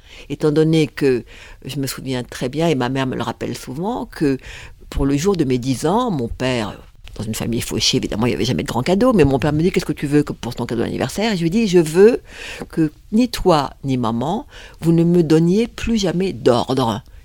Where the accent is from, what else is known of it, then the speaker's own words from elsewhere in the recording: France; je suis française.